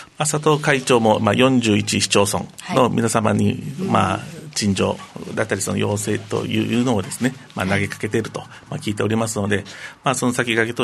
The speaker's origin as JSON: {"language": "Japanese", "region": "Okinawa", "country": "Japan", "said": "私もこの沖縄出身ということで"}